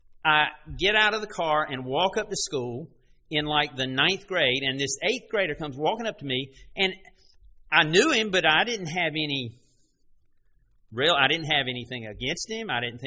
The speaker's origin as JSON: {"language": "English", "town": "Greensboro", "region": "North Carolina", "country": "United States", "tie": "born there", "said": "I was born in Greensboro. I was born into a Christian family. I was brought up being taught the Word of God. Born in this nation."}